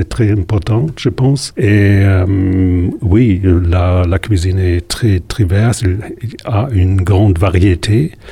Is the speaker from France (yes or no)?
no; Delmenhorst, Lower Saxony, Germany; French is a second language; je viens de Bremen, plus précisément d'une ville à côté de Bremen qui s'appelle Delmenhorst. Cette ville fait partie de la région Bremen.